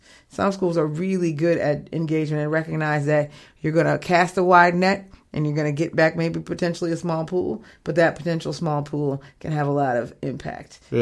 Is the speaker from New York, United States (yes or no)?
yes; New York City, New York, United States; now in New Orleans, United States; I will tell you, I'm from New York, and when I moved to the city, you know, kids in New York do take the subway and the bus, right?